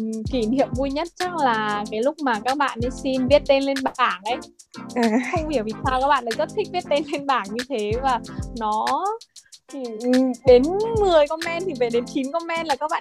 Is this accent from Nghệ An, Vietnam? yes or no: yes; Vinh, Nghệ An, Vietnam; moved away as an adult; now in Hanoi, Vietnam; Mình đến từ Vinh, mình học với cả từ bé, mình lớn lên từ Vinh. Sau đấy là từ ra Hà Nội là để học đại học ấy, và ở cho đến tận bây giờ.